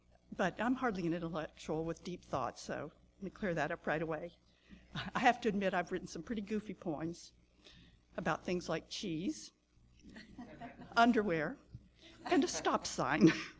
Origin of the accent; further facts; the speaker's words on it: Florida, United States; And growing up in Florida, we have spectacular hibiscus, spectacular sunsets, and some spectacular rain.